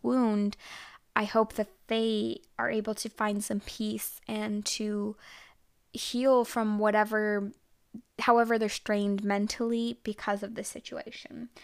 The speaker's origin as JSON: {"language": "English", "region": "Texas", "country": "United States", "said": "I am from Texas, just like … I'm just not a country person."}